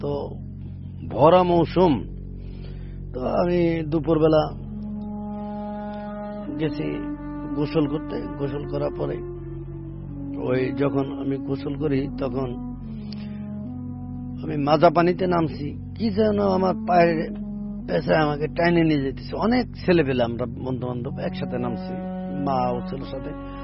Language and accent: Bangla; Ambikapur, Dhaka Division, Bangladesh; আমার দেশের বাড়ি ফরিদপুর, গ্রাম অম্বিকাপুর, অম্বিকাপুর শ্মশানঘাটের সাথেই আমার বাড়িটা।